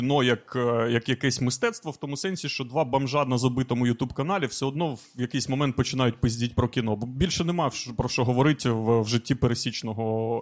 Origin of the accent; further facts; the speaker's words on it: Crimea, Ukraine; Або, як кажемо ми, кримські татари.